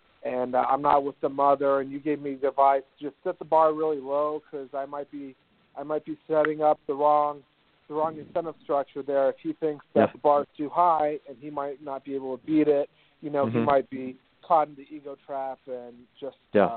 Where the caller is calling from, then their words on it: Jacksonville, Florida, United States; Hey, I'm calling from Jacksonville.